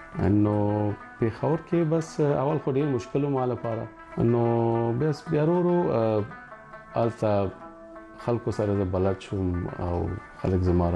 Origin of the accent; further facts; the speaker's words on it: Afghanistan; moved away; زه د افغانستان راغلی یم